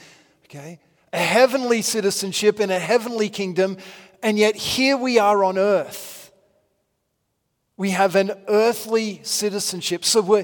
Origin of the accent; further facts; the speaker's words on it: Australia; now in United States; If you were to ask me, who am I? I'm an Australian.